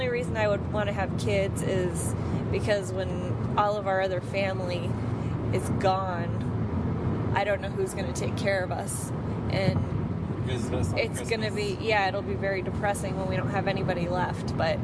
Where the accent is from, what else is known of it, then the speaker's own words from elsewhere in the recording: Middletown, Connecticut, United States; also born or lived in Los Gatos, California / Portland, Oregon; I was born in Los Gatos, which is near San Jose. And we lived there until I was probably 5 or 6. And then we moved to Portland, Oregon. We lived there for a few years. Then we moved to Middletown, Connecticut.